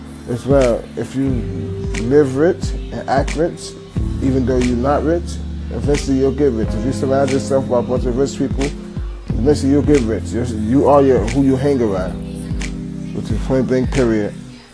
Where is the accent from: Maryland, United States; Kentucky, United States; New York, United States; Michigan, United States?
New York, United States; Brooklyn; I'm from Brooklyn, New York. I'm 24.